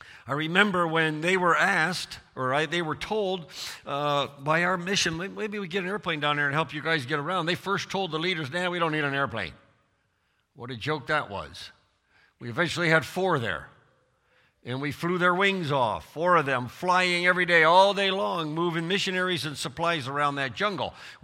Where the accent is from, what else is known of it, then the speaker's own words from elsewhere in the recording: United States; I'm American. You don't go for an 8-hour hike for your work.